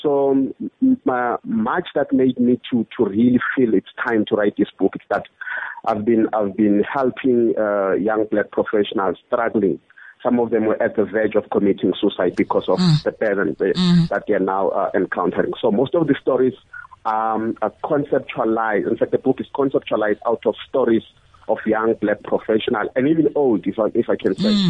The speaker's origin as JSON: {"language": "English", "region": "Mpumalanga", "country": "South Africa", "said": "I'm from Mpumalanga myself."}